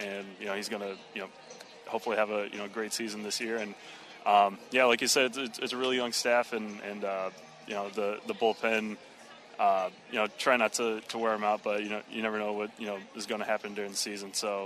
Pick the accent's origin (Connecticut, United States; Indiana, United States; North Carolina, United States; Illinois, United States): Indiana, United States; I grew up in Indiana, lived in Indiana my whole life